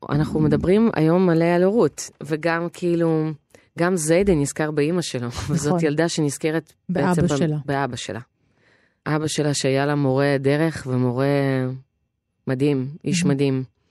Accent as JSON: {"language": "Hebrew", "town": "Yogev", "region": "Northern District", "country": "Israel", "tie": "born or raised there", "said": "עוד כשהייתי נערה, אגב, בעמק ישראל, כי אנחנו נחתנו פה ביוגב, אני גדלתי ביוגב."}